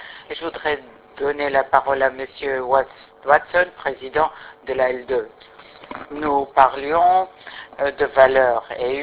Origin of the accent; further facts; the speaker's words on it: Scotland, United Kingdom; Oui, je viens du Royaume-Uni. Je viens d'Écosse, pour préciser.